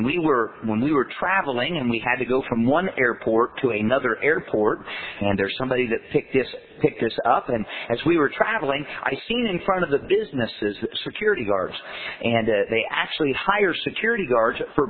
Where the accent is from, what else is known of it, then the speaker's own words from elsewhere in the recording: United States; you know, I'm an American.